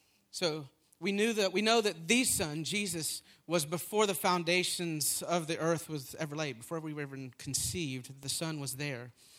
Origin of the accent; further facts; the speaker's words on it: Tennessee, United States; because I'm from Tennessee and we have porches